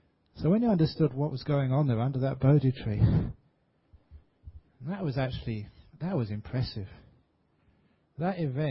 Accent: Singapore; You know, I'm a Singaporean, why can't I?

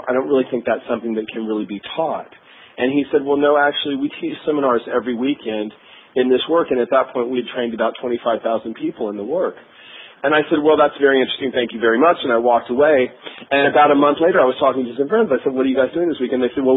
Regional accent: New York, United States; Being a New Yorker.

